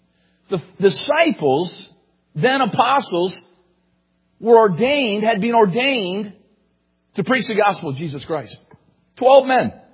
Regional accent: Canada; And I think I can be very frank with you tonight, my home church and being Canadian.

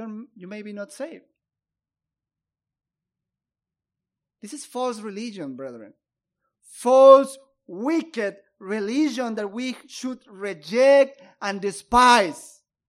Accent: Peru; I am from Peru, and in South America, as you know, most of those countries for centuries have been ruled by Roman Catholic governments.

